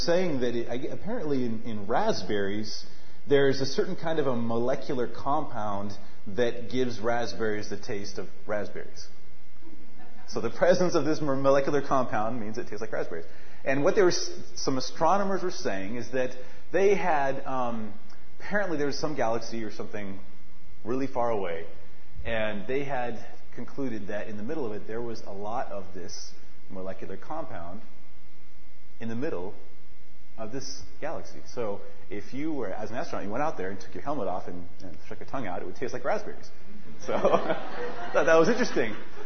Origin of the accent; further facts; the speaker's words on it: Northwest, United States; Now, when I went to college on the East Coast, I'm from the Northwest.